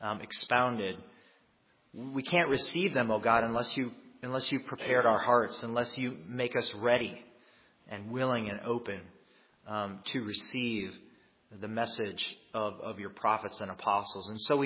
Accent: Minnesota, United States; born or raised there

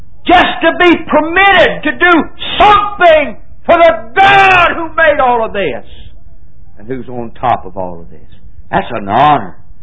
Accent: West Virginia, United States; I said, "I'm from Fairmont, West Virginia." Wasn't even from there. I was from up a hollow here somewhere, but I knew they wouldn't know the name of the hollow. So I always said, "Fairmont, West Virginia is the nearest town."

